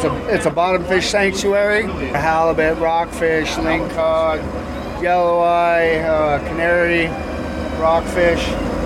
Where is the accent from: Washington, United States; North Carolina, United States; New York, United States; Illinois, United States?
Washington, United States; Puyallup; also born or lived in Neah Bay; My dad, I'm originally from Puyallup.